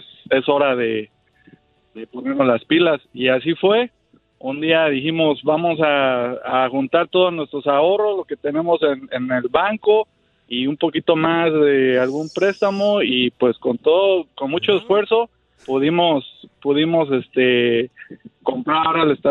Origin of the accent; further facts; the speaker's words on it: Mexico City, Mexico; now in United States; Yo soy de la Ciudad de México.